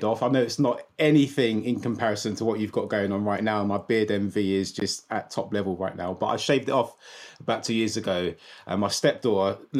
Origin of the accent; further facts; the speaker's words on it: London, United Kingdom; I'm based over in London. You can probably tell by my very colloquial accent that I'm a Londoner through and through. I was born and bred here in London. So UK has always been my place of dwellings, if you like.